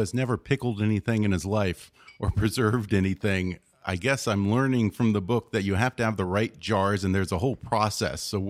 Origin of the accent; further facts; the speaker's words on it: Texas, United States; Well, I'm from Texas. We're all about beef.